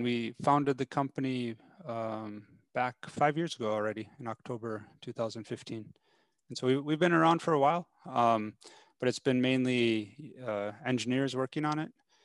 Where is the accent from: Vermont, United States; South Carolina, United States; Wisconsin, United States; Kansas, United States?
Wisconsin, United States; moved away as an adult; also born or lived in Atlanta; I guess originally I came from Wisconsin, grew up there, was raised there, went to school in Madison for university. There, and then also moved to Atlanta.